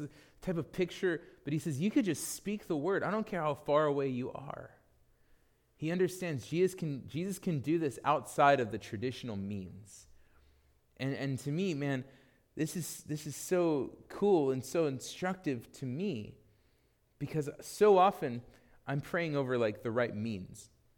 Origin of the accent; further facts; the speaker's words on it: United States; Like, and I'm not even like TSA. Like, you know, I'm just an American, you know?